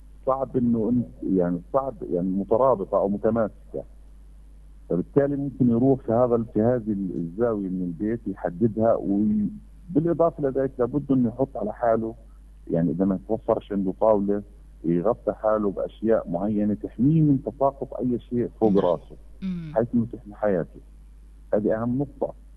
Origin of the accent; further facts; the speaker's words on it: Gaza, Gaza Strip, Palestine; شو هي سيناريوهات الكوارث اللي ممكن تحدث عندنا في غزه